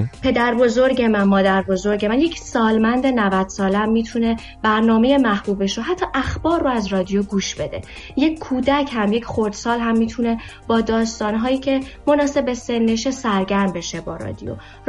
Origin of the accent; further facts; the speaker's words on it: Iran; توی ایران با مادری و مادر بزرگم، خاطرات کودکیم